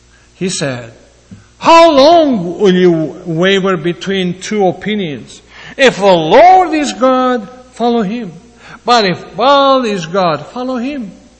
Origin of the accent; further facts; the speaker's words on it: Greece; English is a second language; either Armenians or Greeks, and I come from Greece